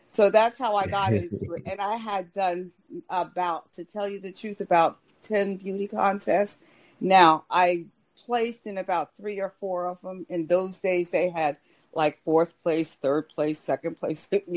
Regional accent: Morristown, New Jersey, United States; And I was being from Marstown, New Jersey, which is a very laid back town. It's sort of like, to tell you the truth, it's sort of like Oxford here. It's just a small town, but it's a little bit, it's closer to New York, so it's a little bit more bougie

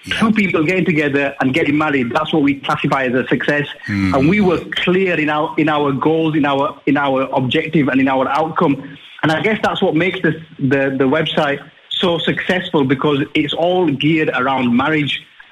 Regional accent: England, United Kingdom; I'm British, I'm English.

